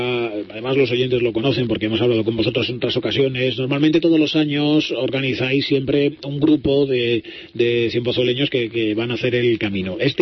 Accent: Carrión de los Condes, Castile and León, Spain; te encuentras con Fromista o con Carrión de los Condes, que es mi tierra

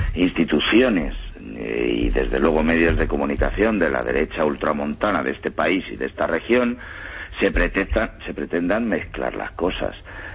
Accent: Spain; Pues mira, los españoles ni somos helenos, ni somos griegos, ni queremos ser apaleados como los ciudadanos griegos.

